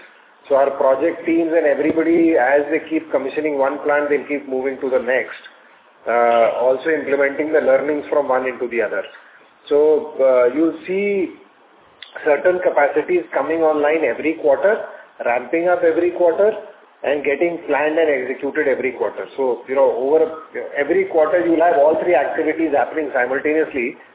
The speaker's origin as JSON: {"language": "English", "town": "Kolkata", "region": "West Bengal", "country": "India", "said": "But even that day, I won't go to Gujarat. Halfway across the country, sir, ye, hum Kolkata walon ko"}